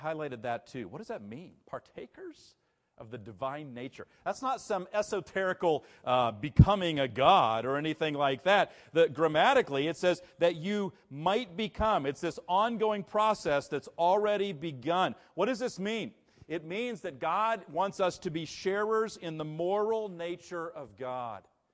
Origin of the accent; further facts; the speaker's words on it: Huntington, West Virginia, United States; I'm from Huntington. It's beyond us.